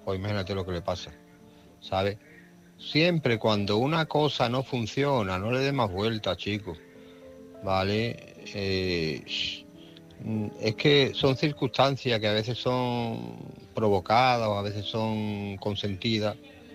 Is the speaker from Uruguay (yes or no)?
no; Spain; now in Santiago de Cuba, Cuba; desde aquí de Santiago de Cuba … soy español, pero estoy aquí en Cuba, en Santiago de Cuba.